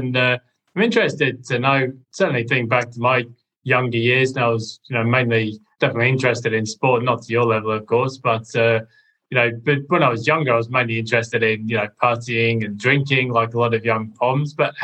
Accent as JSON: {"language": "English", "region": "England", "country": "United Kingdom", "tie": "born or raised there", "said": "we didn't really get AFL where I grew up in England."}